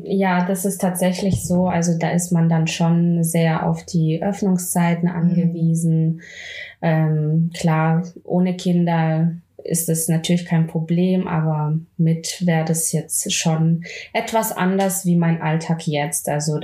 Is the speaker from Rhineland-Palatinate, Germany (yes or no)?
no; Pforzheim, Baden-Württemberg, Germany; Ich komme aus Pforzheim, das liegt bei Stuttgart in Baden-Württemberg.